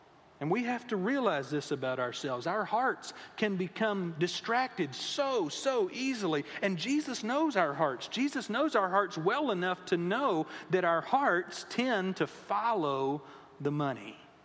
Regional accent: Houston, Texas, United States; I grew up in the Houston area. I've been an Astros fan my entire life.

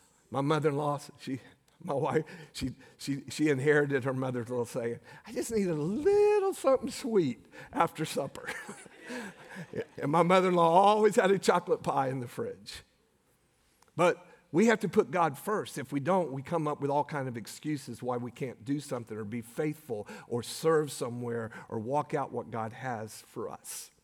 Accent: Florida, United States; I was a foreigner because I was from Florida. Because everybody else in their family was from Louisiana.

